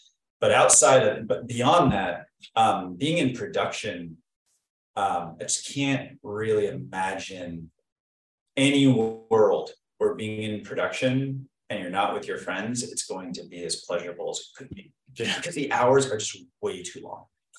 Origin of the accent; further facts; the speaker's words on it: San Diego, California, United States; growing up in San Diego, there's not very many people who make it in the entertainment business.